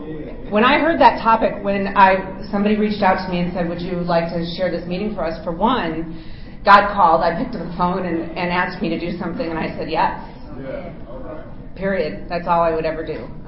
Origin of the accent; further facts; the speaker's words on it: Chicago, Illinois, United States; now in Maryland, United States; Like when I moved to Maryland from Chicago, I got one of those Maryland license plates that said the War of 1812 on it.